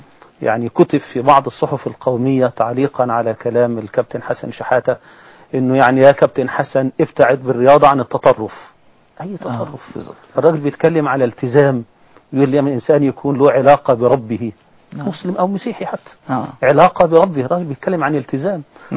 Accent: Egypt; كلنا كمصريين

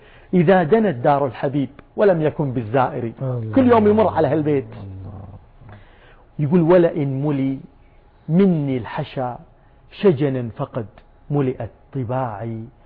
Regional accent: Al-Ahsa, Eastern Province, Saudi Arabia; مدامني أنا جايكم من الأحساء

